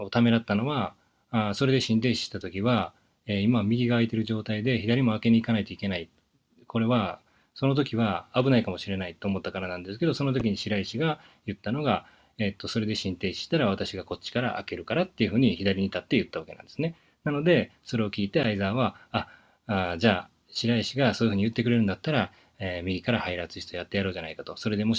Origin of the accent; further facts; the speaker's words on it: Kansai, Japan; accent: Kansai; 関西弁しか喋れないので、しょうがないんですよね。ネイティブの関西弁ですから、皆さん。関西生まれ、関西育ちなんで。